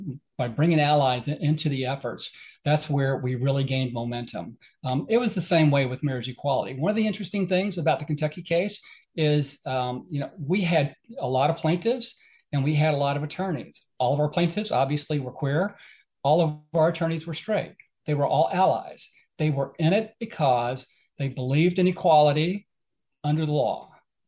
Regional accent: Canada; I'm a Canadian, so I'm not leaving.

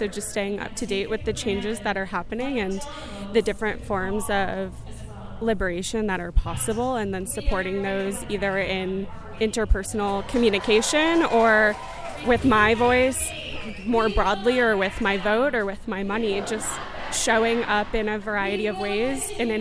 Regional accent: Boston, Massachusetts, United States; now in Longmont, United States; I'm originally from Boston. Now I live in Longmont.

